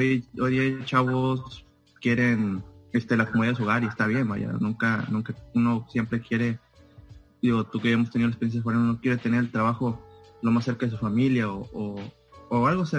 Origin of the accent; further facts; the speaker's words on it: Ciudad Victoria, Tamaulipas, Mexico; un paisano de aquí de donde soy, Ciudad Victoria, Tamaulipas.